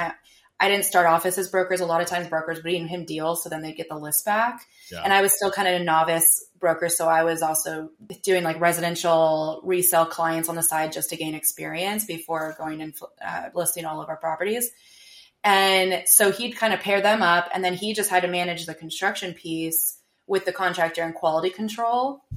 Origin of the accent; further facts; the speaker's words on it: Washington, United States; also born or lived in Los Angeles; I grew up here in Western Washington, outside Seattle, and then moved down to LA for college.